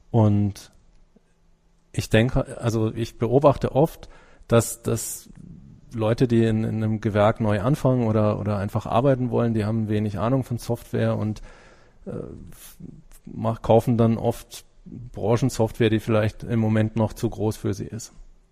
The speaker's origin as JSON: {"language": "German", "country": "Germany", "said": "Ich bin natürlich als Deutscher erstmal so mit den deutschen Sachen am besten vertraut"}